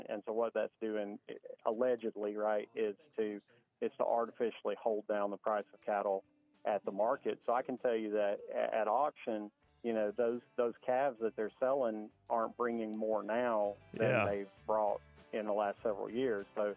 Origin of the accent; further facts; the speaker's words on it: Alabama, United States; Yeah, and a big part of it is that, you know, growing up in Alabama, and I think a lot of places are like this